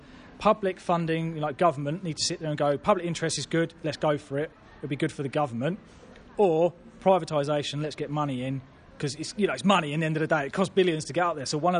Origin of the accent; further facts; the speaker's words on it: Milton Keynes, South East England, United Kingdom; because I'm from Milton Keynes